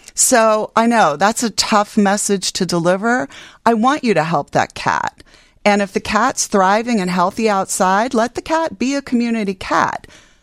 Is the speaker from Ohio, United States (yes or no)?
yes; Cincinnati, Ohio, United States; now in Chicago, United States; I hail from Cincinnati, of course, and our really good shelters also know how to do that.